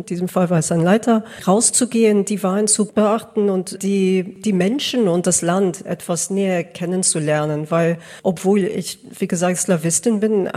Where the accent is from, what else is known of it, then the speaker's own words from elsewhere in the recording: United Kingdom; born there; German is a second language; Ich bin gebürtige Britin